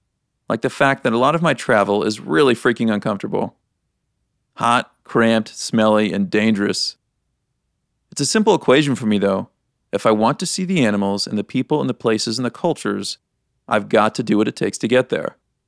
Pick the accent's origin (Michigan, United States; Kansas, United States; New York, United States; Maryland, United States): Kansas, United States; Growing up in Kansas, I spent my days flipping rocks in a creek, climbing trees, and constantly running my hands through leaves and dirt, always looking for wild animals in the woods near my house.